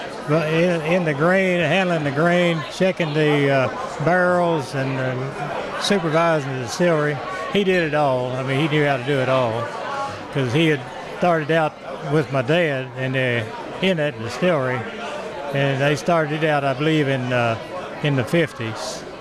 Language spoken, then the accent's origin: English; Clermont, Kentucky, United States; Yeah, I grew up right there in Claremont as the distillery developed.